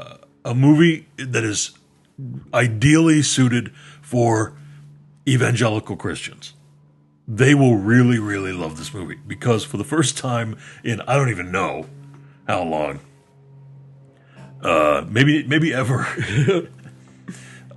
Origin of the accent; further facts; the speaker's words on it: Texas, United States; I'm from Texas. I'm a Baptist from Texas.